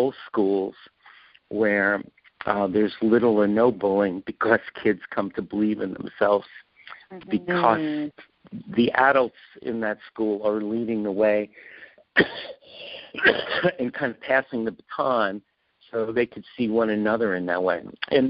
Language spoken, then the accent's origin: English; Arizona, United States; When the congresswoman from my home state, Gabrielle Giffords, was shot